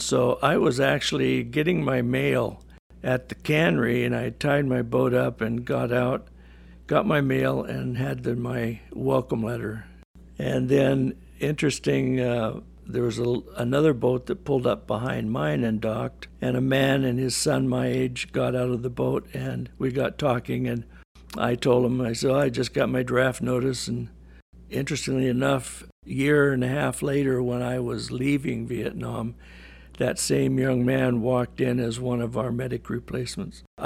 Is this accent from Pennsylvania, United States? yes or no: no; Washington, United States; I'm from Washington State. Currently, we live in the southeast corner in a town called College Place.